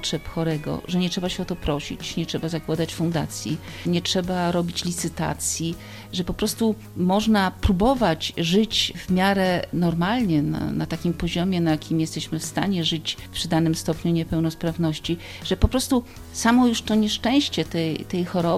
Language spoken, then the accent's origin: Polish; Opole Voivodeship, Poland; born there; gdzieś tam wróciłam do swoich korzeni z tym przyjechaniem do Opola po studiach, ponieważ ja urodziłam się na Opolszczyźnie.